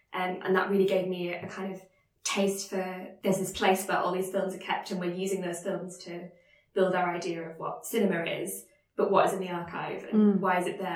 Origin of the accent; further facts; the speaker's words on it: Yorkshire and the Humber, United Kingdom; I'm not from London originally, I'm from Yorkshire.